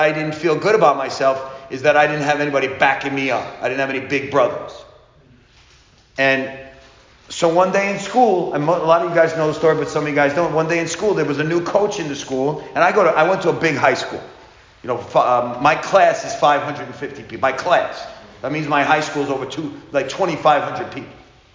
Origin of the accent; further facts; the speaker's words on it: Las Vegas, Nevada, United States; We didn't grow up in Disneyland in Times Square. We grew up in Sin City.